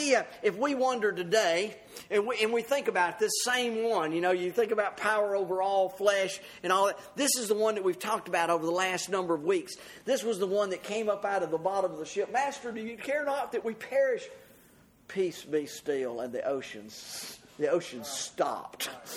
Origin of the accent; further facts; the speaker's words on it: the South, United States; I'm growing up in America and the Bible Belt and here in the South